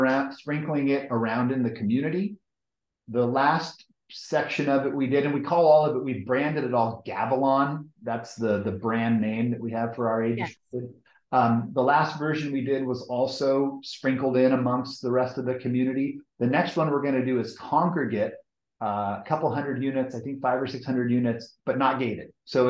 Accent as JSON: {"language": "English", "town": "San Clemente", "region": "California", "country": "United States", "tie": "born or raised there", "said": "So I grew up here in Orange County. I was born and raised. I grew up in San Clemente."}